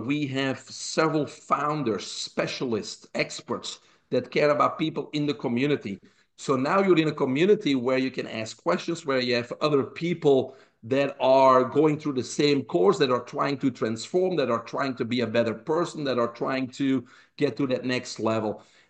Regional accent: Belgium; now in United States; Because I grew up in Belgium. I saved $400, packed a backpack, put my jeans on, and came to the United States.

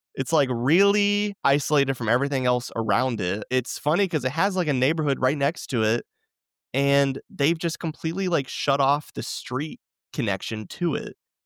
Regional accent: Allen, Texas, United States; I grew up in Allen. I'm still finding out about like cities that are here. Like there's a Southlake, Texas, which was like Allen's big rival.

